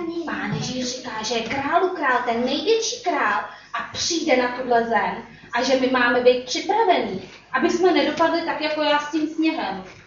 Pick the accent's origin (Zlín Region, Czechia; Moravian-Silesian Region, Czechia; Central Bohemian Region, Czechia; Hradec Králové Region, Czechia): Central Bohemian Region, Czechia; Kolín; Já jsem z Kolína.